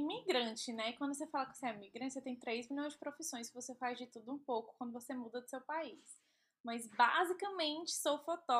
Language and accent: Portuguese; São Paulo, Brazil; also born or lived in Fortaleza; now in New York, United States; Hoje eu moro nos Estados Unidos, em Nova York, mas sou de São Paulo, morei em Fortaleza por muitos e muitos anos e eu tô aqui fora nos Estados Unidos já tem uns 4 anos e meio.